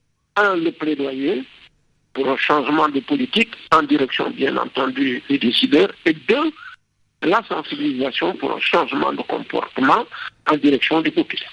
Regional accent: Tambacounda, Senegal; en 1973, à Tambacounda, dans ma région d'origine

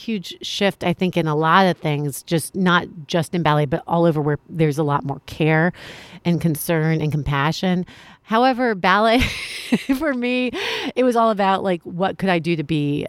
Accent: Miami, Florida, United States; I grew up in Miami

